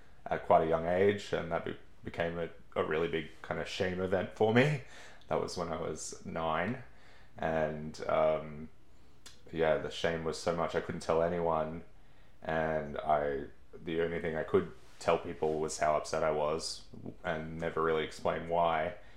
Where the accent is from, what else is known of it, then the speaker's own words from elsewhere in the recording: Cairns, Queensland, Australia; So I was born and raised in Cairns, up in Far North Queensland